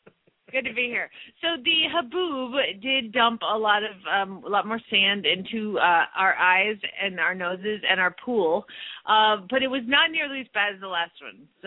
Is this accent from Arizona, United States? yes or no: yes; Phoenix, Arizona, United States; from Phoenix, Arizona